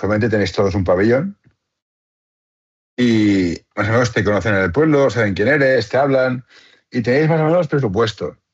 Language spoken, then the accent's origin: Spanish; Barcelona, Catalonia, Spain; yo soy de Barcelona, soy de un club muy social, muy de barrio